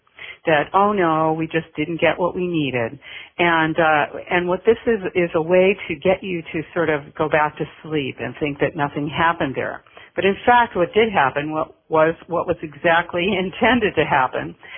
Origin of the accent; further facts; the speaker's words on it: United States; You know, of course, I'm an American, and, you know, so I look at it from an American point of view.